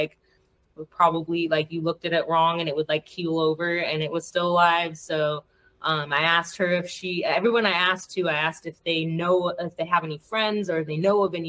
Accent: Phoenix, Arizona, United States; also born or lived in Utah; so I'm from Phoenix originally, and was in Utah and, like, mainly on the West Coast before I moved here.

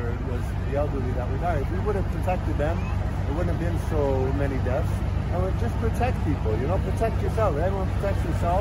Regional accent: Canada; We want to go back to being Canadian, free, and everyone's watching us.

